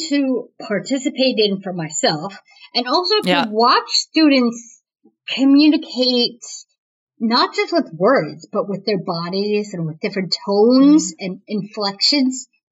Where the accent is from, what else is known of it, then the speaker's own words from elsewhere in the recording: New Jersey, United States; now in Boston, United States; So I live in Boston now. I've been here for 2 years, but I was from New Jersey, which is about an hour south of New York City.